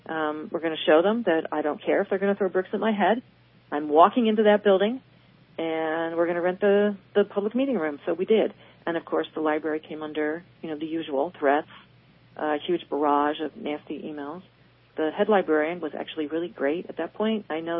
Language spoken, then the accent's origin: English; Philadelphia, Pennsylvania, United States; I grew up in Philadelphia, right? So I know a lot about Quakers.